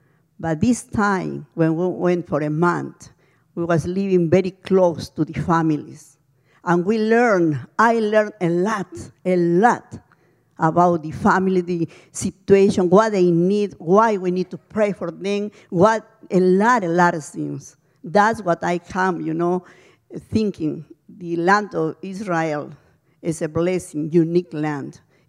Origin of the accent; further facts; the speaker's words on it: Lima, Peru; English is a second language; Even I am from Peru, but I never saw those things because I live always in the capital, you know.